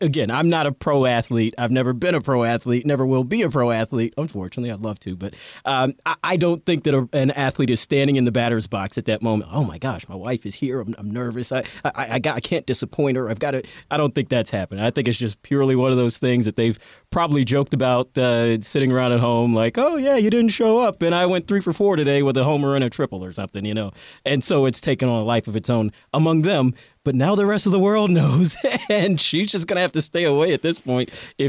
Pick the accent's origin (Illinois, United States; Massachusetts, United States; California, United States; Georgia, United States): Georgia, United States; Atlanta; I'm from Atlanta. I grew up a big Braves fan